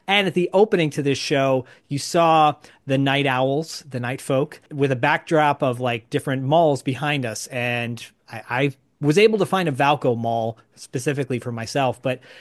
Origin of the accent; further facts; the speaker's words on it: Michigan, United States; moved away; because I'm from Michigan, but moved out here in the early 80s and lived in the Bay Area, Cupertino, San Jose area.